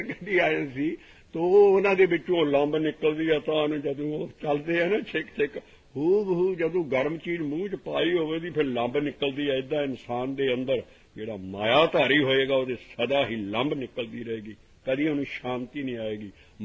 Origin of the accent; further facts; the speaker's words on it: Punjab, India; ਸਾਡਾ ਪਿੰਡ ਬਕੇਰੀਆਲ ਸੀ, ਉੱਥੇ ਅਸੀਂ ਸਾਨੂੰ ਪਹਿਲੀ ਵਾਰੀ ਜਲੰਧਰ ਵੱਡਾ ਇੰਜਣ ਦੇਖਿਆ